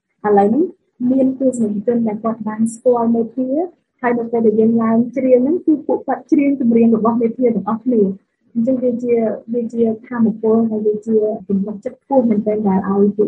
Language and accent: Khmer; Battambang, Cambodia; now in Phnom Penh, Cambodia; ដោយសារតែខ្ញុំជាអ្នកបាត់ដំបងជាអ្នកសុខបាត់ដំបងហើយខ្ញុំរស់នៅភ្នំពេញ